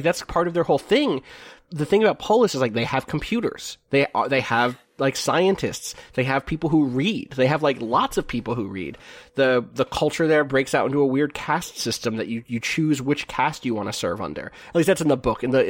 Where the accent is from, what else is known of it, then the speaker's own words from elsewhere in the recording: New York, United States; For me, I'm from New York. My subway stations are cramped.